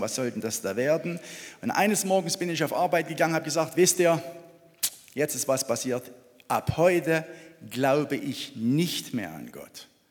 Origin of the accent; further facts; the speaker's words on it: Lichtenau, Saxony, Germany; Ich komme aus der Nähe von Chemnitz in Lichtenau